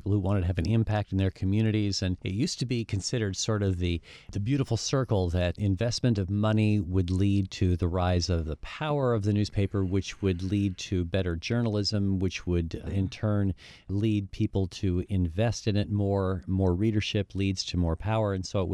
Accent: New York, United States; Yeah, and I'm in from Rensselaer County, where, you know, we always talk about the girl from Troy.

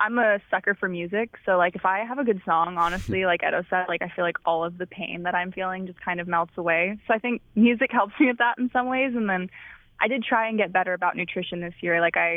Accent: Hawaii, United States; I grew up on Maui, and I started surfing when I was like 2 on the front of my parents' board.

